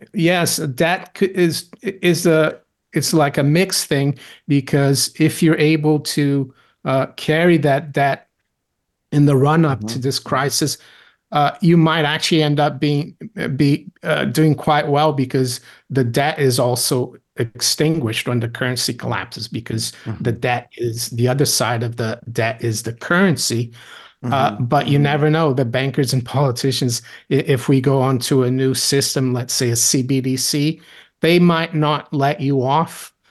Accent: Brazil; I grew up in Brazil

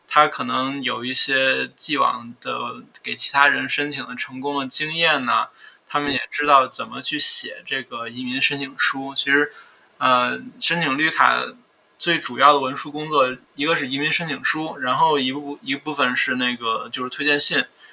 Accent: China; born there; 对于我们中国出生的人来说吧

